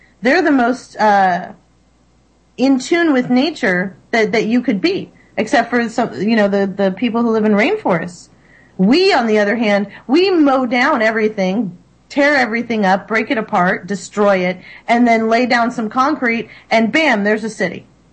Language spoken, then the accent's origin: English; Florida, United States; I'm originally from Florida. I appreciate living in the Great Northwest now.